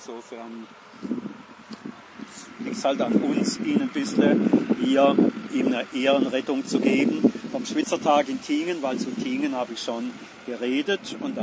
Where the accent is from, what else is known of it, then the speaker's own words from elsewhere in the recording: Schiltach, Baden-Württemberg, Germany; Bei uns in Schildach